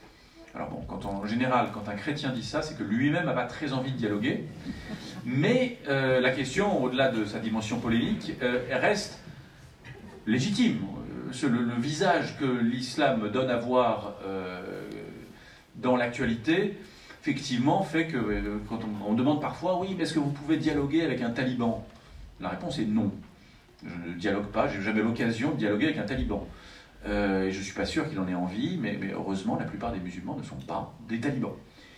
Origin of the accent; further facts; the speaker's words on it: Paris, Île-de-France, France; parce que je suis parisien au départ, j'en suis désolé